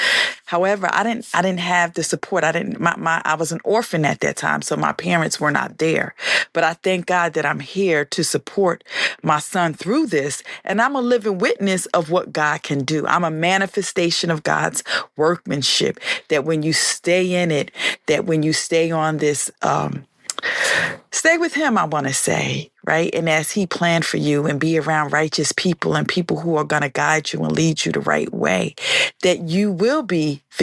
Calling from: Newark, New Jersey, United States; Again, I am calling from Newark, New Jersey, where the weather has been beautiful.

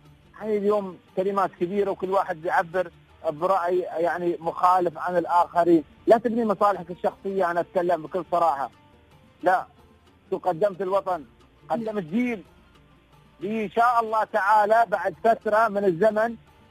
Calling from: Egypt; أنا أكلمك من مصر الحين

